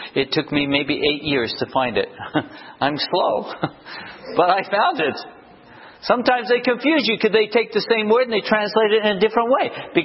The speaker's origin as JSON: {"language": "English", "region": "England", "country": "United Kingdom", "tie": "born or raised there", "said": "Now, I grew up in England."}